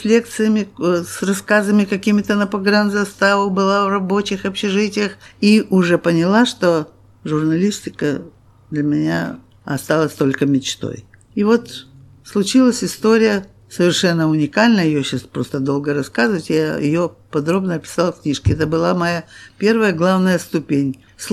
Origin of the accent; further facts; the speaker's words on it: Crimea, Ukraine; Я же из Крыма и знаю хорошо эту историю войны 1853-56 года.